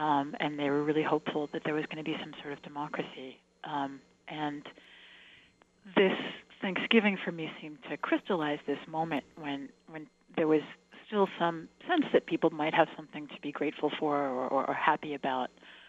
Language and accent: English; Indiana, United States; also born or lived in Chicago; I'm from Chicago, but I was raised in southern Indiana, and we had some pretty amazing, very, very southern-influenced cuisine there that's, you know, native to southern Indiana.